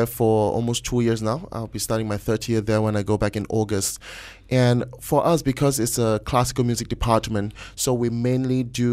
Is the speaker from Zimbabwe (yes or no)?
no; Malaysia; moved away as an adult; also born or lived in United States; Well, I was born and raised in Malaysia.